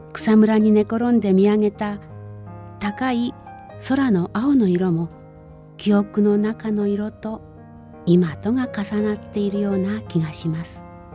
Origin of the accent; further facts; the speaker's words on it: Ōoka, Nagano, Japan; 私が生まれ育った旧更科郡大岡村は、北アルプスが一望できる美しい山あいの地です。